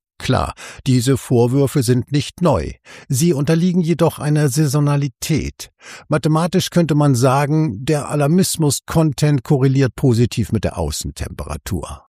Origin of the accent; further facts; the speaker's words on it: Lower Saxony, Germany; Als ich Kind war, galt bei uns in Niedersachsen die Regel, dass es in der Schule hitzefrei gibt